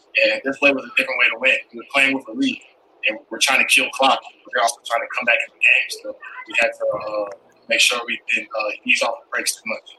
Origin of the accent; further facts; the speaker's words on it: North Carolina, United States; As you know, I'm from North Carolina, going home.